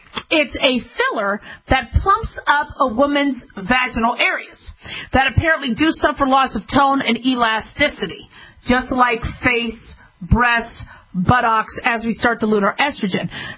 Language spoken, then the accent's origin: English; Arizona, United States; I'm from Arizona. I thought you had to live in Arizona to be Miss Arizona